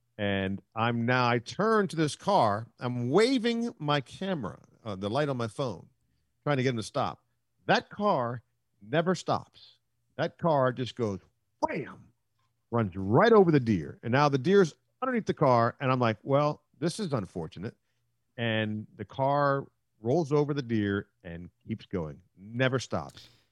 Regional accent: Silver Spring, Maryland, United States; I'm from Silver Spring, Maryland. We don't do that a whole lot.

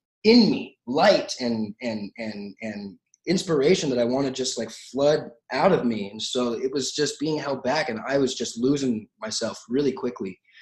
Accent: Santa Clarita, California, United States; I grew up in Santa Clarita, which is a small, small town. Everyone skateboarded there and I wanted to be a skater.

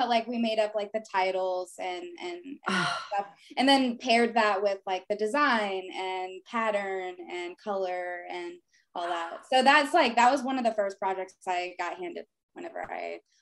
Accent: Abilene, Texas, United States; now in Austin, United States; So, I went to school for graphic design. And so as soon as I moved from Abilene, Texas

